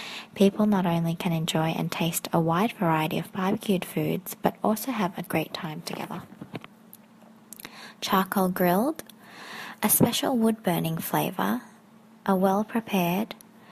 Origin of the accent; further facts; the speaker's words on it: Argentina; I'd like to talk about asado, which is the most traditional and popular meal in my home country, Argentina.